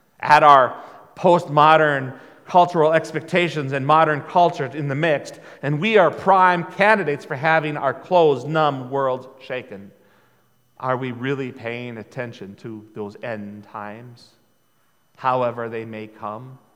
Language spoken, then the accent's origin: English; North Dakota, United States; as a child growing up in North Dakota, we didn't have earthquakes.